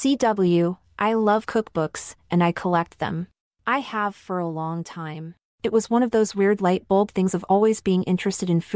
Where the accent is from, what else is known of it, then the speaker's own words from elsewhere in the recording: Milwaukee, Wisconsin, United States; I'm 54, and I grew up in Milwaukee.